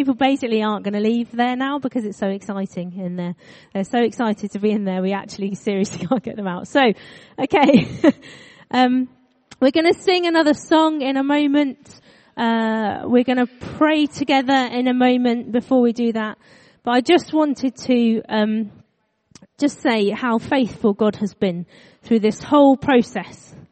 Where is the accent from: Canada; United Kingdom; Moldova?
United Kingdom; South East England; now in Coventry, United Kingdom; I did not think that I would end up living as far away from the sea that you can get, because I grew up near Brighton.